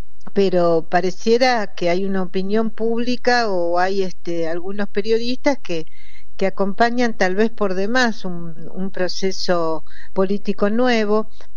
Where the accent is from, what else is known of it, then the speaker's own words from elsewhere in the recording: Argentina; como todo argentino de bien